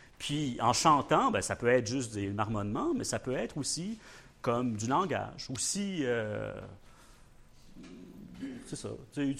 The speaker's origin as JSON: {"language": "French", "region": "Quebec", "country": "Canada", "accent": "Quebec French", "said": "Je fais très exprès de garder mon accent québécois, même quand je vais en Europe, parce que je m'identifie en tant que Québécois."}